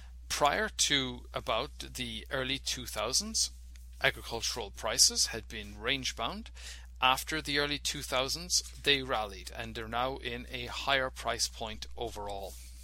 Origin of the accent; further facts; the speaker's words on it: Ireland; growing up in Ireland, there was talk about the butter mountains and the wine lakes